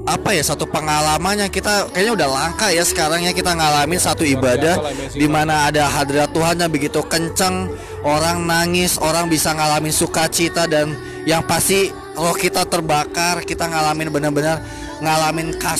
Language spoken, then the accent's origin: Indonesian; Bandung, West Java, Indonesia; terutama di kota gue sendiri ya, di kota Bandung